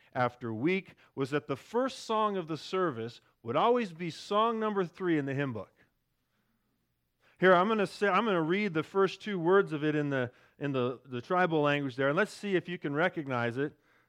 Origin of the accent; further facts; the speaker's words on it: Gabon; It was another normal Sunday morning at the church I grew up in Gabon, West Africa.